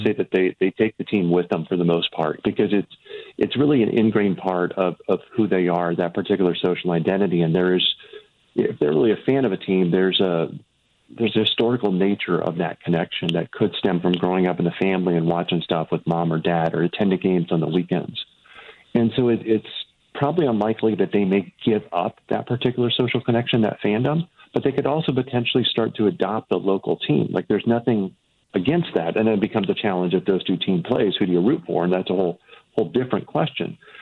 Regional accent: Midwest, United States; I'm an academic transplant. I grew up in the Midwest

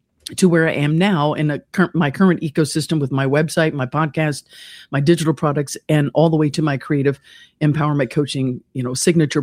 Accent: Kentucky, United States; also born or lived in Florida; I had packed up and sold my Florida home and moved back to my hometown in Kentucky in 2017 to be in place for my aging mom.

